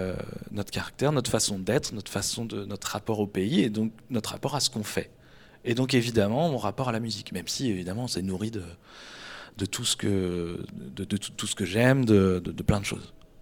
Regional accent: Pays de la Loire, France; also born or lived in Tours / Brittany / Clermont-Ferrand / Berry; Je suis originaire de l'Anjou, dans le pays du Muscadet. Et en fait, après, j'ai fait des études à Tours. Après, j'ai habité un tout petit peu en Bretagne, plus longtemps du côté de Clermont-Ferrand.

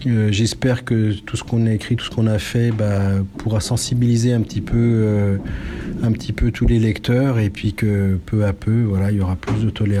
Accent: Saint-Étienne, Auvergne-Rhône-Alpes, France; born there; moi je suis né en France, à Saint-Étienne, mais mon grand-père était polonais. Voilà, mon grand-père et ma grand-mère paternelle étaient polonais.

